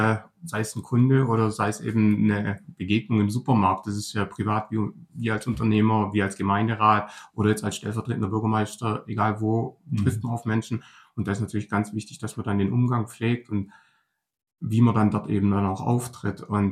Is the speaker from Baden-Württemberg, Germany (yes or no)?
yes; Aldingen, Baden-Württemberg, Germany; Ich komme aus Aldingen, ich wohne hier und lebe schon immer hier.